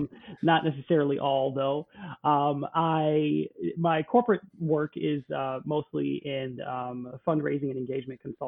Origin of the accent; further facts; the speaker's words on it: United States; being an American who grew up here in the United States.